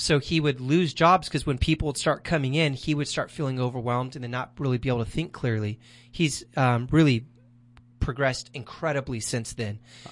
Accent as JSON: {"language": "English", "town": "Bakersfield", "region": "California", "country": "United States", "tie": "born there", "said": "we discovered that she was born in the same hospital that I was born in Bakersfield."}